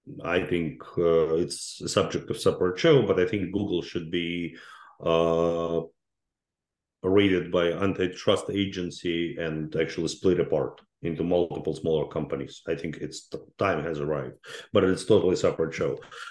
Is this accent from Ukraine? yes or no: yes; Ukraine; English is a second language; moved away as an adult; now in United States; I'm an immigrant into this country 30 years ago. I came from Ukraine to United States.